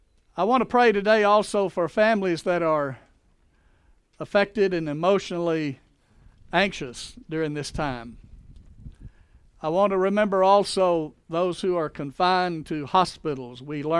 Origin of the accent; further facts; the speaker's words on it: Louisiana, United States; devastated cities like New York and Louisiana, my home state